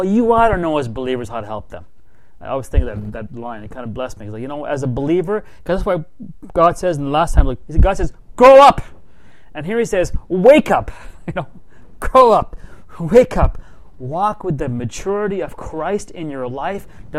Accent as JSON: {"language": "English", "region": "Nova Scotia", "country": "Canada", "tie": "born or raised there", "said": "I remember when I was growing up in Nova Scotia, there used to be an ad on TV."}